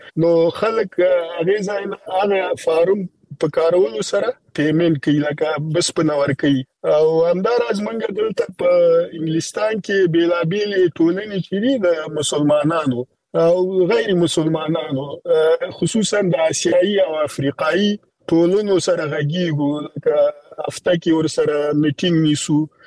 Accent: Afghanistan; مونږ خپل افغانان یو او مونږ د وطن د سره ځانګړي مینه لرو

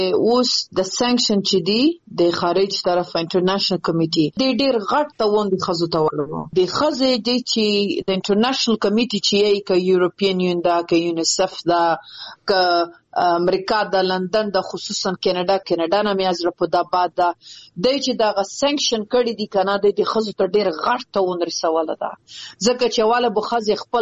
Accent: Afghanistan; زه د افغانستان یم زه د وطن یم

